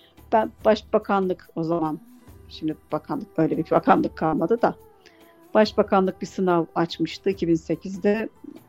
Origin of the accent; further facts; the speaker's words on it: Kayseri, Turkey; also born or lived in Istanbul; Ve ben dedim ben memleketim olan Kayseri'de öğretmenlik yapacağım.